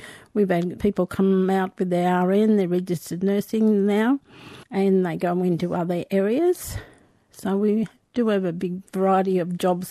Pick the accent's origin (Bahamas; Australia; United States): Australia; Walgett, New South Wales; it's expanded out into my hometown in Walgett and other places